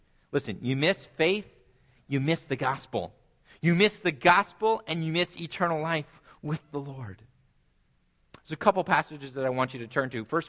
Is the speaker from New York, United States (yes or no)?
no; California, United States; a judge in California, my home state